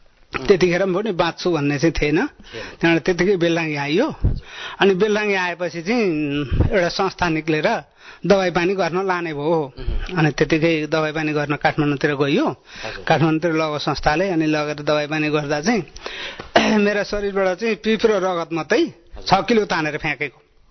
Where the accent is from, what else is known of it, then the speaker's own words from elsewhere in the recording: Emire, Dagana, Bhutan; म दागाना इमिरेको हुँ म मान्छे, इमिरे ब्लकको, मेरो घर नम्बर 36 हो